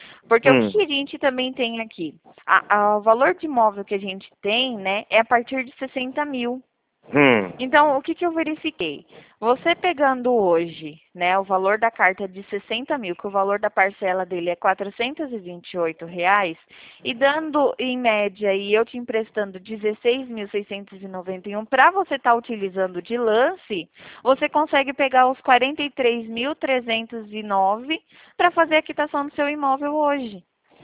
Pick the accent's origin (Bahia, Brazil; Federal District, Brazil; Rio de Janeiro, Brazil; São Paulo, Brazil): São Paulo, Brazil; Presidente Prudente; Eu sou aqui de Presidente Prudente, São Paulo.